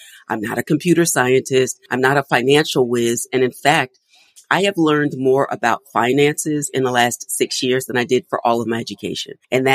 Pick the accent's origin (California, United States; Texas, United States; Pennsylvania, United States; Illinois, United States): Pennsylvania, United States; Philadelphia; And I grew up in Philadelphia. And at the time, neo soul, a style of music was coming out of Philadelphia